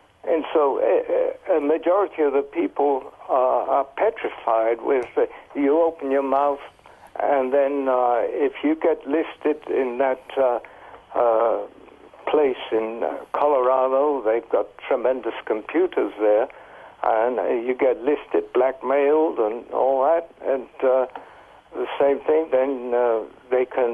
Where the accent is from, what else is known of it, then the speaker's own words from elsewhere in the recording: England, United Kingdom; I'm an octogenarian, and I remember growing up in England and before the war